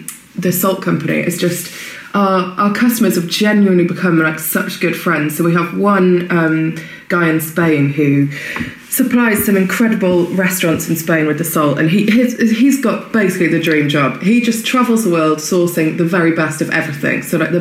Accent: Wales, United Kingdom; Obviously being Welsh.

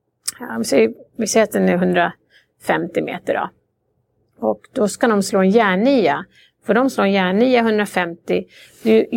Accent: Borås, Västra Götaland County, Sweden; Jag tränade med killarna, jag växte upp på Borås.

